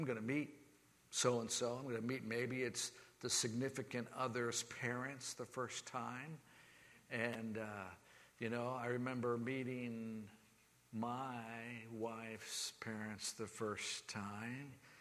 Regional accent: Florida, United States; oh man, what are these northern folks going to do to me if they find out I'm from Florida, right?

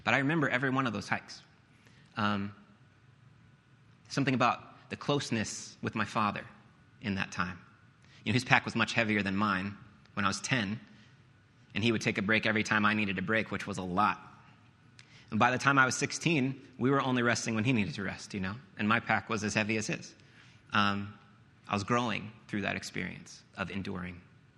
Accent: Florida, United States; Also, I'm from Florida. I don't know anything about mountains.

